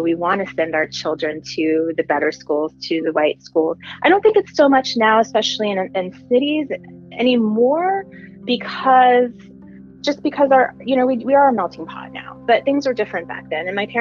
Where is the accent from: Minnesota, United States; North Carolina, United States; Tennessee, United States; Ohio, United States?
Tennessee, United States; Nashville; born there; also born or lived in Washington, D.C.; So I was born in Nashville, Tennessee. My dad was in medical school at the time that I was born, and I'm a second child.